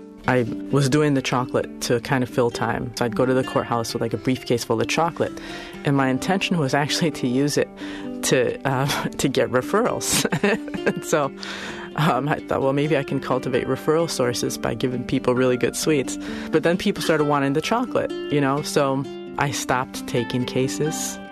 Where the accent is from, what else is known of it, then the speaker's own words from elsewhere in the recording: Madison, Wisconsin, United States; even though I'm from Madison and I have a lot of roots here, I've never practiced here.